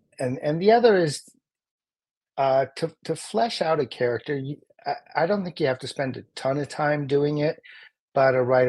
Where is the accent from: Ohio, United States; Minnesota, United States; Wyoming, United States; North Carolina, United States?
Minnesota, United States; Oh yeah, I mean, I grew up in Minnesota.